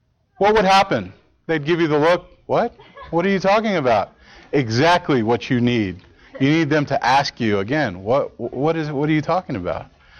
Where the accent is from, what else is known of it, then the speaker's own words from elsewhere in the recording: Kyle, Texas, United States; You know, I grew up near Austin, but I didn't grow up in Austin. Actually, at the time, it was just a smaller town, a small town called Kyle.